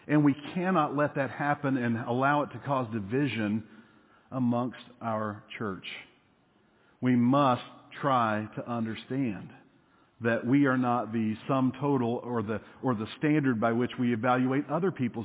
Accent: Tennessee, United States; how much of me is thoroughly indoctrinated with the culture that I grew up in East Tennessee.

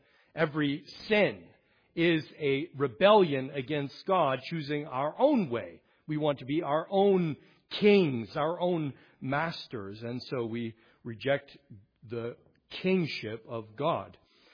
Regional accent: Oregon, United States; I came from the Northwest, so we had Mount Hood right in my backyard.

